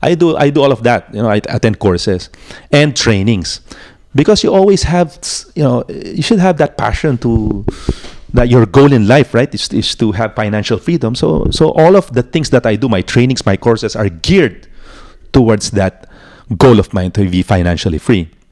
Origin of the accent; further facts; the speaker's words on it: Angeles, Central Luzon, Philippines; I go to Manila. I'm from Angeles.